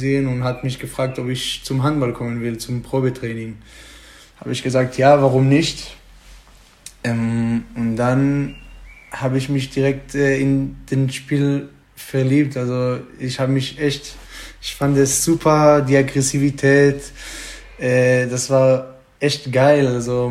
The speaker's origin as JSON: {"language": "German", "country": "Israel", "second_language": "German", "said": "Ja, ich komme so zwischen Jerusalem und Tel Aviv, da ist so ein kleiner Dorf, da wohne ich. Ruhiger Dorf, cooler Platz eigentlich."}